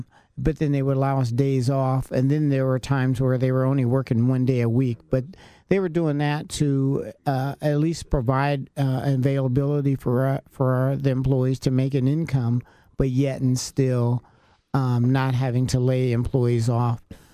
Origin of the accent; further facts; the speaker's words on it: Columbus, Ohio, United States; I grew up on my first 12 years of my life, I grew up on the west side, what they call the bottom, Shulks Avenue, actually. And then later on, we moved out on the east side near James Road.